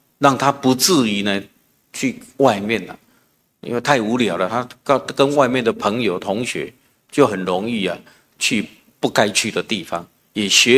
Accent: Taiwan; 我们台湾话有一句话说放惊飞啊，蛋惊死啊

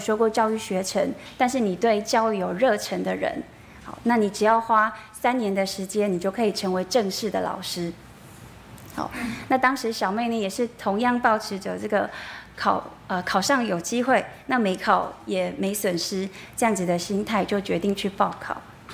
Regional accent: Yilan County, Taiwan; 那我大学毕业之后呢，我就回到宜兰，我是宜兰人，我就回到宜兰找工作。

